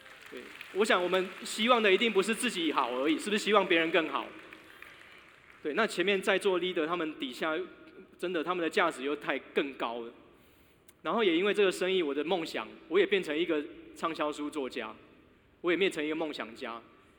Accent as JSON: {"language": "Chinese", "country": "Taiwan", "moved": "as an adult", "lives_now": "Hong Kong", "said": "我从台湾来到这里"}